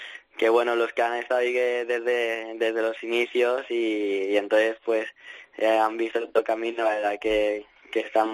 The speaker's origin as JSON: {"language": "Spanish", "country": "Spain", "tie": "born there", "said": "yo nací en España, mi padre es español, entonces también de aquí."}